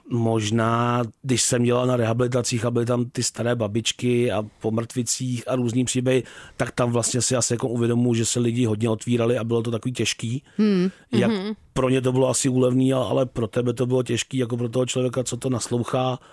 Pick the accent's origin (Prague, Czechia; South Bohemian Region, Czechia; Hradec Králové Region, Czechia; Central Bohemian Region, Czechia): Prague, Czechia; vždycky, když jsem byl malý, vyrůstal jsem tady v Praze